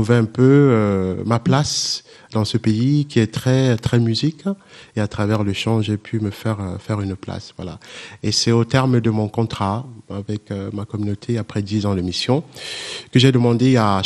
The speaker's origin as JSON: {"language": "French", "country": "Cameroon", "lives_now": "France", "said": "originaire du Cameroun. Je suis arrivé dans le diocèse, comme dit Rose, en 2015. Mais avant, j'ai été ordonné au Cameroun en 2005"}